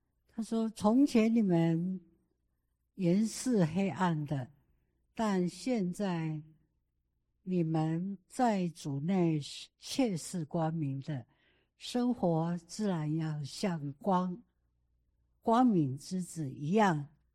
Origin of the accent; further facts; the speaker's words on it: Taitung County, Taiwan; 我是台东人哈